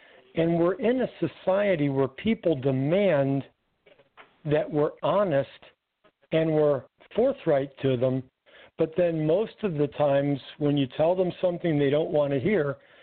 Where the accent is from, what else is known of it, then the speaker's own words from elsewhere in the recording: Copley, Ohio, United States; So growing up in Copley, it's about 30 or 45 minutes from Cleveland, and that's where I had relatives live.